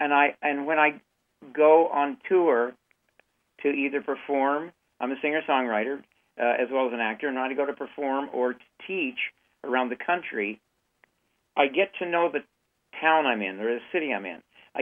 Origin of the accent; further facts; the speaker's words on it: Texas, United States; also born or lived in California; Yes, I was raised in the Nazarene Church in Texas and Southern California, which is evangelical, and I was a believer as a child